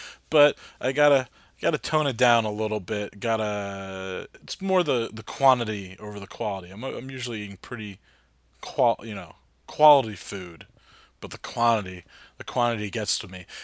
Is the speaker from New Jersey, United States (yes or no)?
yes; New Jersey, United States; also born or lived in Hoboken; I'm from Jersey, lived in Hoboken for a while.